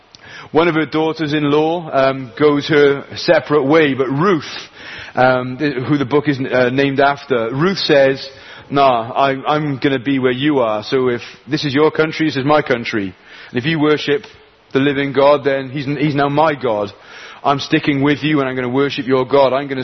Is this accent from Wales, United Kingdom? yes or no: yes; Wales, United Kingdom; because I'm a Welshman, so my emotions do this.